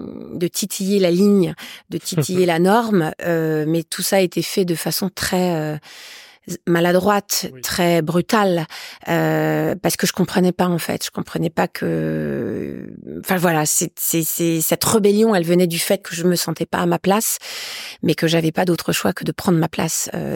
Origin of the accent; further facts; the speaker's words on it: Dijon, Bourgogne-Franche-Comté, France; J'ai grandi à Dijon. Petite ville de province